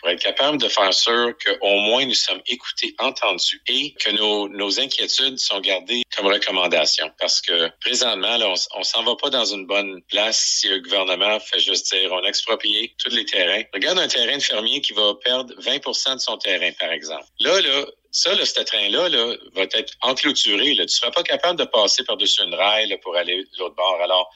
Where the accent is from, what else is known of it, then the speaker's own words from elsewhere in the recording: Canada; C'est pas juste ça en tant que Canadien et de contribuable de taxes.